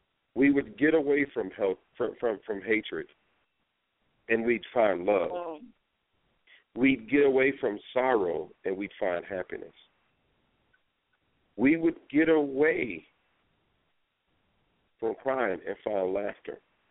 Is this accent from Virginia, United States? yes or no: yes; Norfolk, Virginia, United States; Nika, that's my old stomping ground. That's where I grew up. I grew up in Norfolk, born and raised.